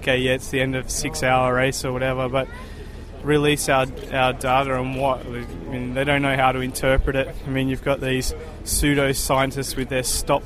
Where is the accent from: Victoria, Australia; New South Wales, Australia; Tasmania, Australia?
Tasmania, Australia; At the end of the day, I'm a kid from Tasmania who moved to Italy to ride my bike, and look what's, you know, brought me to.